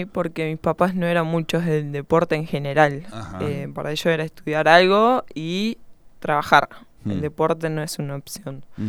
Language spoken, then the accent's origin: Spanish; Chascomús, Buenos Aires Province, Argentina; now in La Plata, Argentina; Soy de Chascomús.